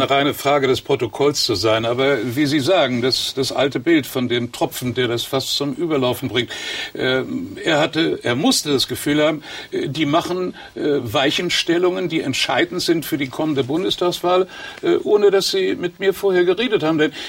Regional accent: Potsdam, Brandenburg, Germany; Naja, Sie sind kein Pfälzer, aber ich bin Potsdamer.

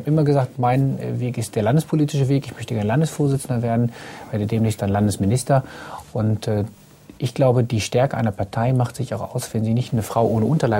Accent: Bückeburg, Lower Saxony, Germany; also born or lived in Hannover; Genau genommen komme ich aus Bückeburg.

